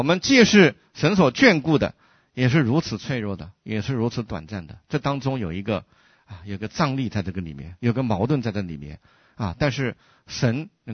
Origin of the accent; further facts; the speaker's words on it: China; 我们中国人常说的人生一世，草木一秋